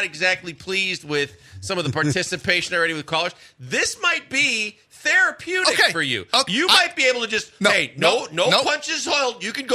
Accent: Milwaukee, Wisconsin, United States; I'm from Milwaukee, and I would never drink Old Milwaukee.

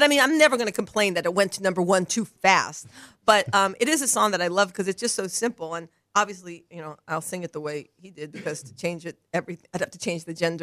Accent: New York, United States; also born or lived in Los Angeles; And, of course, I was from New York and L.A., so there's a little of me in there, too.

